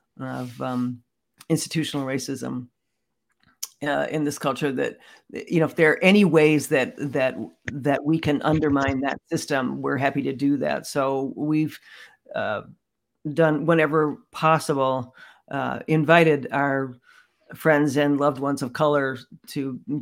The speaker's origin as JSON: {"language": "English", "region": "Ohio", "country": "United States", "tie": "born or raised there", "said": "I grew up in Northeast Ohio"}